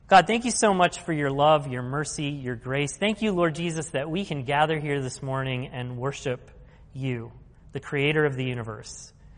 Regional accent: Philadelphia, Pennsylvania, United States; But of course, we're from Philly, you know

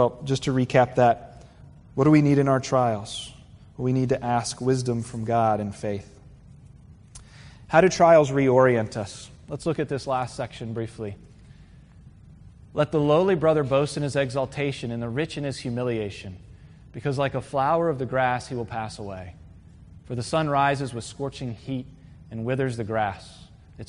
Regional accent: Virginia Beach, Virginia, United States; I grew up in Virginia Beach, and we used to go out to the bay on these paddle boards.

